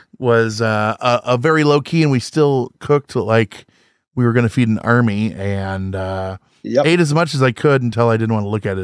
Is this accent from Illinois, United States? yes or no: yes; Illinois, United States; I grew up in Central Illinois. It's all farming.